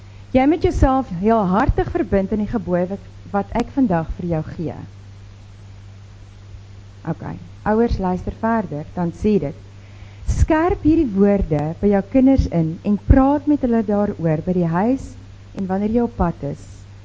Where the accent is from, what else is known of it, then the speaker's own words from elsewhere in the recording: Western Cape, South Africa; Nou ek het in die Koue Bokkeveld groot geword en die van julle wat die Koue Bokkeveld ken, weet daar's net dit Toys en Van der Merwes.